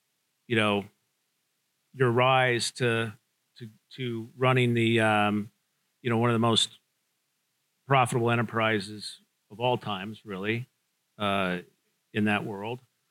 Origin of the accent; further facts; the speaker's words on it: Las Vegas, Nevada, United States; So I'm from Las Vegas, native Las Vegan.